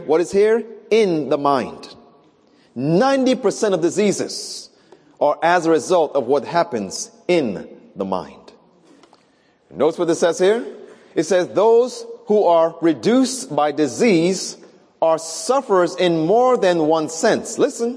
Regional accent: Far Rockaway, New York, United States; I grew up in Far Rockaway, Queens

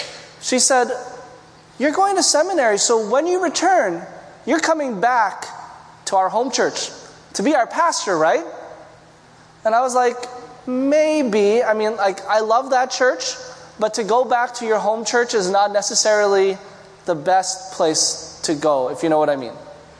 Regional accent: Quebec, Canada; born there; I'm half Filipino, half Chinese, but born on the French side of Canada.

